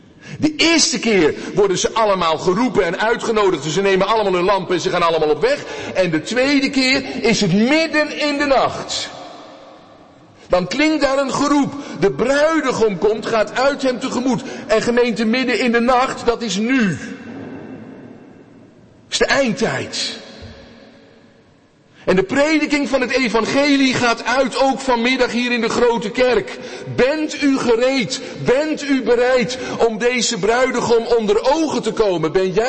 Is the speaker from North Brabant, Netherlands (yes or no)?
no; Amsterdam, North Holland, Netherlands; Ik ben geboren in Amsterdam. En ik groeide op aan de rand van die stad.